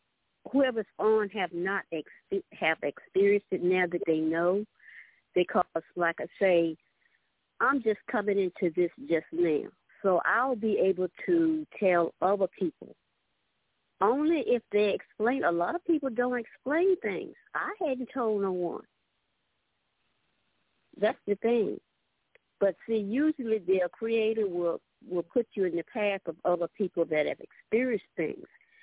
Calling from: Danville, Virginia, United States; from Danville, Virginia.

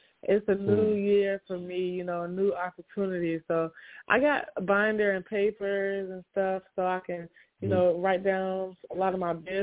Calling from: Arizona, United States; I'm calling from Arizona.

